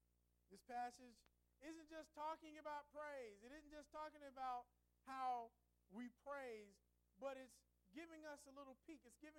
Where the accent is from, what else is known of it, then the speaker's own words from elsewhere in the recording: Cincinnati, Ohio, United States; I grew up in Cincinnati. I grew up loving the Reds.